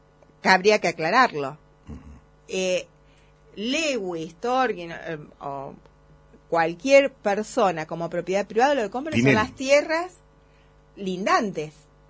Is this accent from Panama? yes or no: no; Argentina